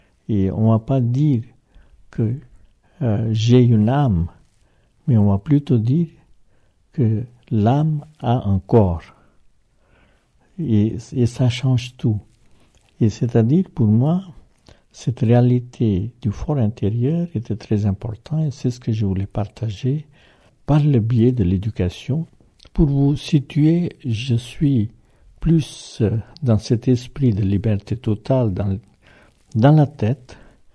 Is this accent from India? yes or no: yes; India; moved away as an adult; je suis indien, avec des parents indiens, je suis né en Inde, et j'ai vécu jusqu'à l'âge de 30 ans, 31 ans, qu'en Inde. Je suis venu en Occident que seulement vers l'âge de 31 ans.